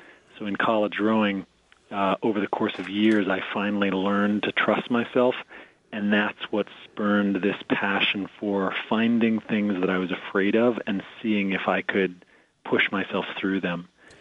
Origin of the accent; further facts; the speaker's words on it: Grand Forks, North Dakota, United States; It comes from my experience growing up in Grand Forks.